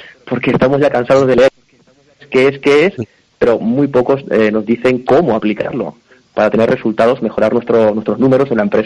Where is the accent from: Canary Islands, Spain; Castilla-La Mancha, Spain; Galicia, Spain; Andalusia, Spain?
Canary Islands, Spain; moved away as an adult; now in Barcelona, Spain; Son muchos años aquí en Cataluña, 23 años. Yo soy de Canarias, salí con 19 años de Canarias, directo a Barcelona a estudiar